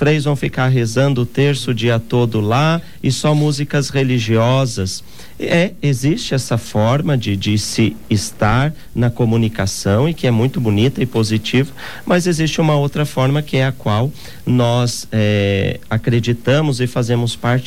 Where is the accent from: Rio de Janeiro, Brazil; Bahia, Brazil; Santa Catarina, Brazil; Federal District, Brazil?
Santa Catarina, Brazil; lá em Santa Catarina, na cidade de Curitibanos, é do ladinho da minha cidade natal, lá na Serra Catarinense